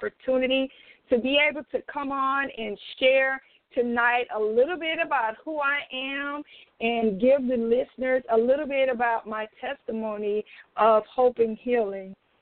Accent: Mississippi, United States; I presently live in Georgia. I'm born and raised in Mississippi. That's right, guys. I am a Southern girl, and I tell you, I'm a Southern girl at heart.

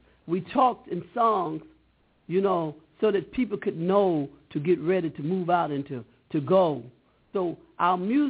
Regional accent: Southern United States, United States; cause I grew up in the South

